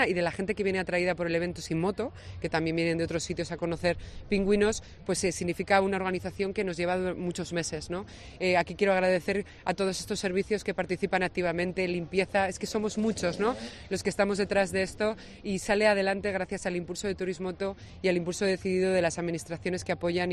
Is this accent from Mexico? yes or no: no; Valladolid, Castile and León, Spain; Para mí este fin de semana es algo que, como vallisoletana, me emociona.